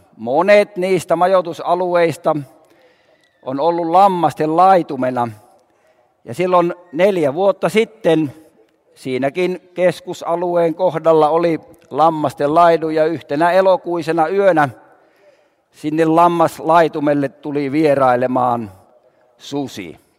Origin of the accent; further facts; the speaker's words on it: Äänekoski, Central Finland, Finland; Silloin ne ovat siellä minun kotiseudullani Äänekoskella.